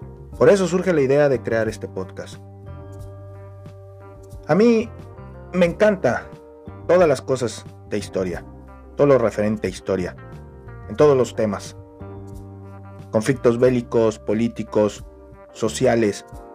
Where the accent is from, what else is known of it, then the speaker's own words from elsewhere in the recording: San Luis Río Colorado, Sonora, Mexico; soy de México, que soy del estado de Sonora, uno de los estados más grandes del país y uno de los más atrasados. Y soy de un municipio de San Luis Río Colorado, municipio que está en la frontera, pegadito a Estados Unidos. Un municipio muy joven